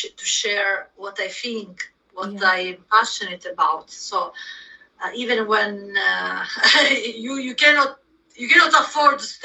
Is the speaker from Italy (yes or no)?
yes; Italy; English is a second language; because I'm from Italy